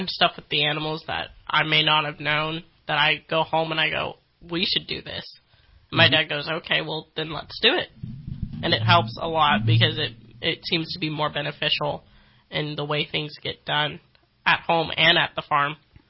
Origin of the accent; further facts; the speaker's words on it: Orland, California, United States; I'm from Orland, so I'm about an hour south.